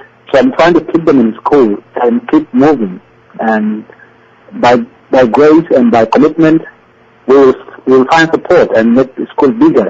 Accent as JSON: {"language": "English", "country": "Uganda", "tie": "born or raised there", "lives_now": "South Sudan", "said": "When I came back from Uganda, when I grew up and finished my high school in Uganda, so when I came back to the country, I went for higher education."}